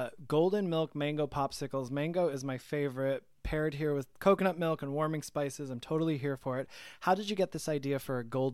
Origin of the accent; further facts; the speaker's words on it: Michigan, United States; also born or lived in New York; now in Atlanta, United States; I mean, maybe that's a Michigan thing. I'm from Michigan originally.